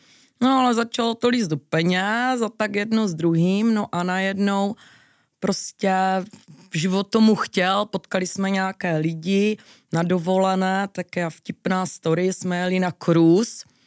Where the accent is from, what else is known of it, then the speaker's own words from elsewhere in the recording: Olomouc, Olomouc Region, Czechia; Říkám, já jsem ale taky z Olomouce.